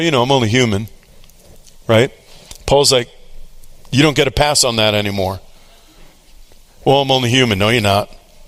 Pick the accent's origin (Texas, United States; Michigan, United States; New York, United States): New York, United States; I'm a Jew from New York, and all about contending with things.